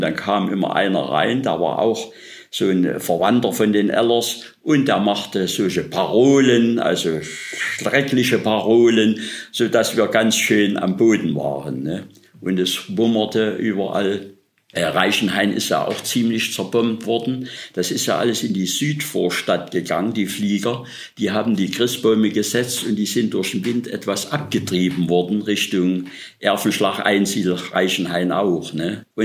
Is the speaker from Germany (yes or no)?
yes; Chemnitz, Saxony, Germany; born there; Ich bin in Chemnitz geboren, am 11. März 1940.